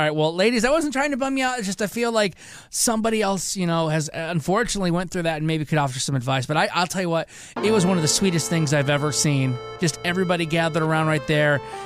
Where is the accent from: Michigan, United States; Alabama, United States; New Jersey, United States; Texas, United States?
Michigan, United States; I'm from Michigan. I am a diehard Tigers fan